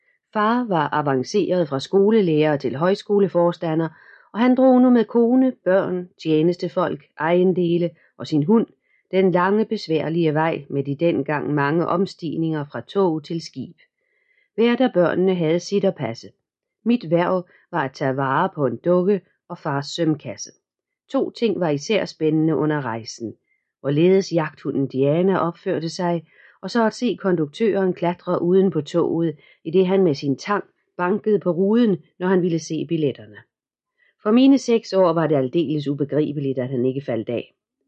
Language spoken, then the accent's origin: Danish; Zealand, Denmark; also born or lived in Gedved / Stensballe; egentlig er jeg jyde, i det jeg kom til verden på Gedved Seminarium, hvor far dengang var ansat. Erindringer har jeg dog ikke derfra, af den gode grund, at jeg kun var 2 år, da han blev forflyttet til Stensballe.